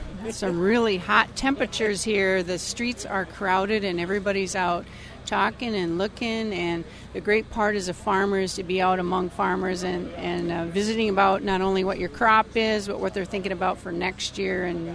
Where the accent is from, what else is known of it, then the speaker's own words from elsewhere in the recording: Iowa, United States; I'm from northern Iowa, farm with my husband and two sons in Floyd County.